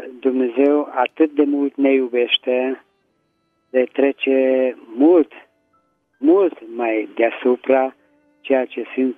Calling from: Petroșani, Hunedoara County, Romania; Sunt acum din Petroșani.

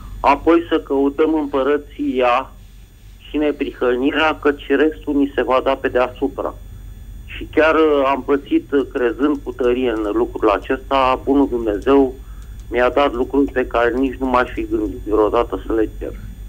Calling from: Bucharest, Romania; din București

